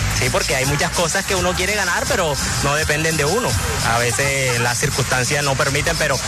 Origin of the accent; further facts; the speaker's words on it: Polo Nuevo, Atlántico, Colombia; Vengo desde Polo Nuevo Atlántico.